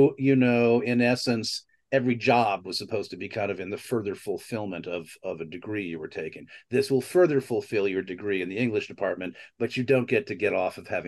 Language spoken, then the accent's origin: English; Connecticut, United States; And where are you from? Blah, blah, blah. I said, Western Connecticut.